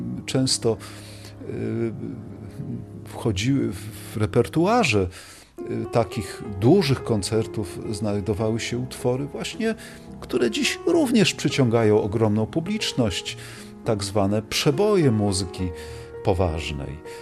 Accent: Katowice, Silesian Voivodeship, Poland; moved away; ponieważ ja pochodzę z Katowic, no przyznam się, że nie pamiętam, żeby w czasach, gdy jeszcze mieszkałem w tym mieście

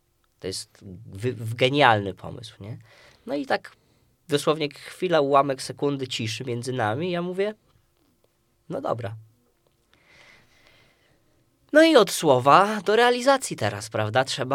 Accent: Łomża, Podlaskie Voivodeship, Poland; ja jestem rodowitym Łomżyniakiem od pokoleń, od pradziadka, pradziadek z Łomży, dziadek, tata, ja

